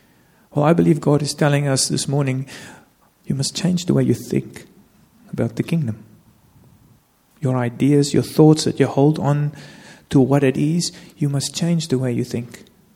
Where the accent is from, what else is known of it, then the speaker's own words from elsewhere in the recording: South Africa; born there; It's like I'm a South African. I was born in South Africa. I had no choice.